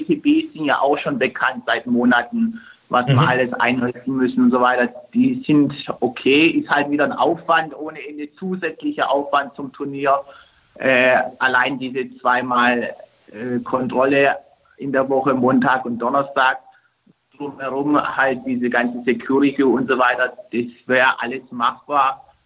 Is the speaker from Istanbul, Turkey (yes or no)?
yes; Istanbul, Turkey; Gerade in meiner Heimat unten startet mal, in Istanbul